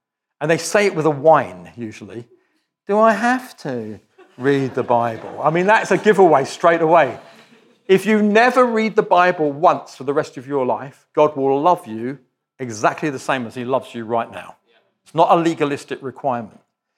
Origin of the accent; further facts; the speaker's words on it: United Kingdom; I'm very British and so all my illustrations are from English culture